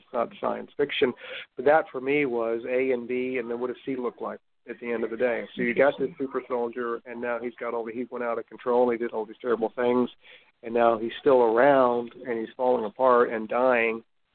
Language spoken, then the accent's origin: English; Virginia, United States; growing up in Virginia, everybody knew about Chesty Puller.